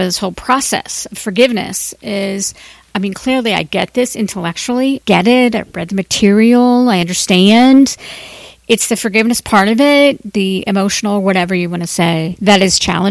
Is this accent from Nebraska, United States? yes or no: no; Cincinnati, Ohio, United States; I was back in Cincinnati last week, my hometown